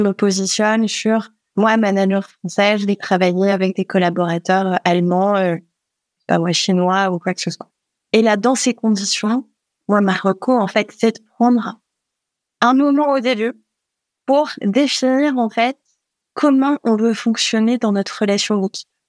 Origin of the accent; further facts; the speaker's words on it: France; Et pourtant, on est français, les deux.